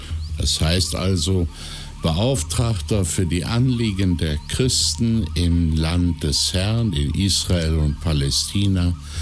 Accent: Neuss, North Rhine-Westphalia, Germany; also born or lived in Düsseldorf; Ich bin 1954 in Düsseldorf geboren worden, bin dann in Neuss zur Schule gegangen

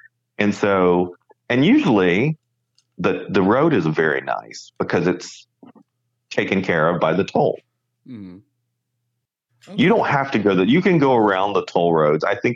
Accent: the South, United States; So something that is foreign to me as a Southerner, mainly as a Southerner

